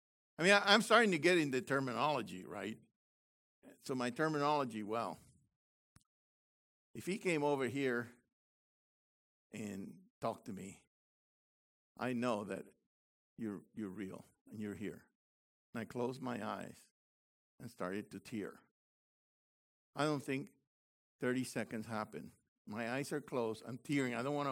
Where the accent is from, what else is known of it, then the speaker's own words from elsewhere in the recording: Puerto Rico; I'm not from Missouri. I'm from Puerto Rico.